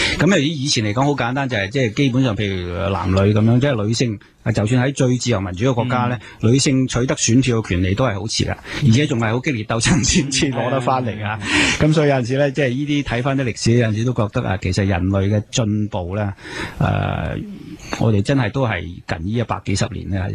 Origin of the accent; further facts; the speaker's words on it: Guangdong, China; 我哋廣東人有一句俗語啊